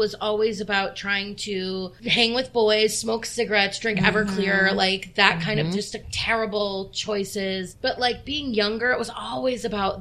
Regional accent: Michigan, United States; also born or lived in Alabama; All over. I was born in Alabama and I was raised there for the like the first part of my life. And then we moved up to Michigan when my folks split in 89.

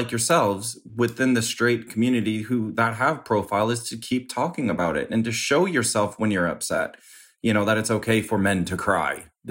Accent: Midwest, United States; I grew up in the Midwest.

